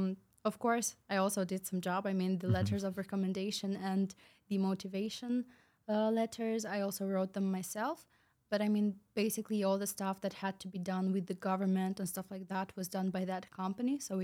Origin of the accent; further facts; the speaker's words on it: Moldova; English is a second language; now in Germany; They were ready to rent the apartment to students, but when they heard that I'm from Moldova, and my mother was sending me money from Romania